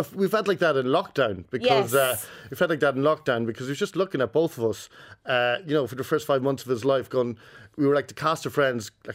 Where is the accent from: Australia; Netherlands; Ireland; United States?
Ireland; Kells, County Meath; now in Dingle, Ireland; I grew up in Kells, County Meath. I have a lot of love for the Royal County. And Julie grew up in Dingle in Kerry. So through love and compromise, I'm now living in Dingle.